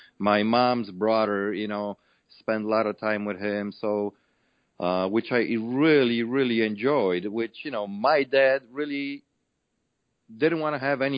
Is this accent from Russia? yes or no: no; Poland; English is a second language; now in United States; I'm originally from Poland, you know, so I came from the Eastern Bloc. So this was like, wow, you know, America, you know, the land of dreams.